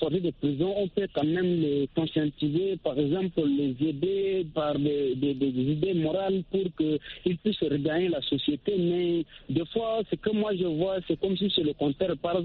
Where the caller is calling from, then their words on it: N'Djamena, Chad; Oui, c'est de Tindamène au Tchad ici, dans la capitale.